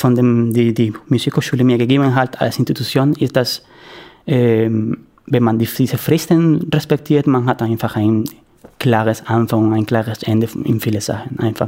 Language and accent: German; Venezuela; German is a second language; now in Cologne, Germany; ich komme aus Venezuela, ich bin Cellist und bin 31 Jahre alt.